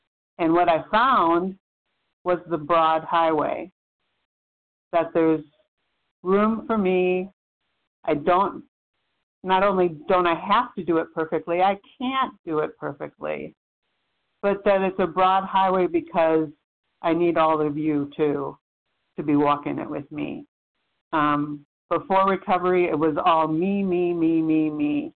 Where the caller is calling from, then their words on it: South Carolina, United States; from South Carolina